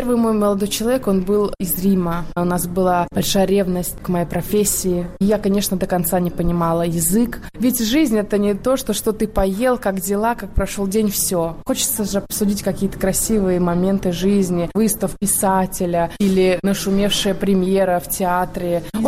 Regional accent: Kemerovo, Kemerovo Oblast, Russia; born there; Все-таки одна путешествую с 17 лет. Я родилась в Кемерово, в Сибири.

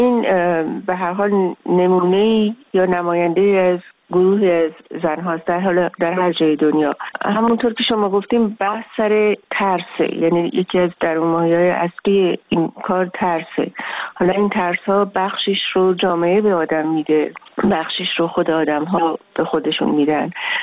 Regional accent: Tehran, Tehran Province, Iran; ببینید من تهرانیم، یعنی تهرانی نه به معنی اینکه فقط متولد تهران هستم، من چند پشتم تهرانی، یعنی میرسه به جایی که به اصطلاح تهران ده بوده، از یه خانواده متوسطم هستم.

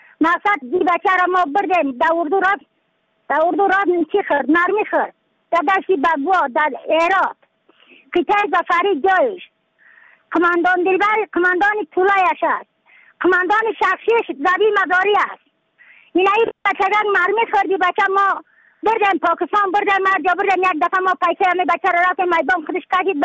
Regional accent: Badakhshan, Afghanistan; از بدخشان هستم، مرکز بدخشان ولسوالی اکل پایان.

